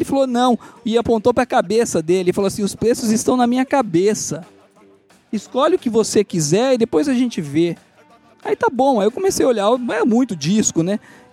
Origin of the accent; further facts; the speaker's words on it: Brazil; Aí eu falei, eu sou do Brasil.